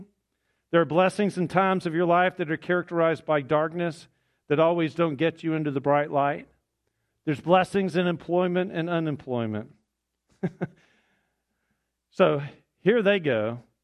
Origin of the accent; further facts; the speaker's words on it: Atlanta, Georgia, United States; Now, I grew up in Atlanta. I went to school in Athens.